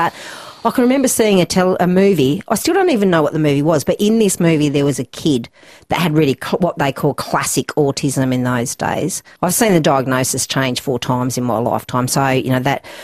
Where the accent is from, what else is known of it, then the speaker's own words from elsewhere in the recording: Tasmania, Australia; also born or lived in Newcastle / Canberra; I was born in Newcastle and spent some early time in Canberra, but my family moved to Tasmania when I think I might have been about 7 or 8. And we lived in Tassie until I was 17. So all of my formative years were in Tasmania.